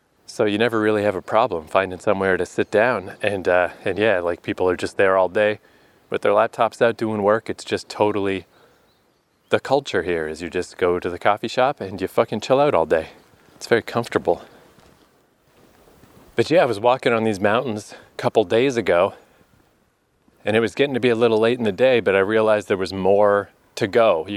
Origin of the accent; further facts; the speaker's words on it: Canada; now in Busan, South Korea; make my way back to my hometown. But a flight from Busan to fucking Toronto, a cheap one that still takes 31 hours and weird transfers and stuff, is $1,600. Yikes. Like, what the fuck? It's because Canada's just so big and empty.